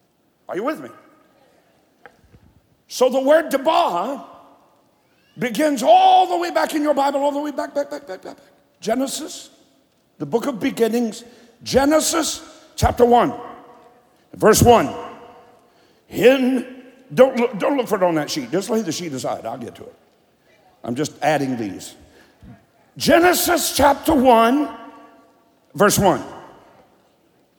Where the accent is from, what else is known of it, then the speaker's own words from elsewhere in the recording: Kentucky, United States; Okay, I'm from Eastern Kentucky.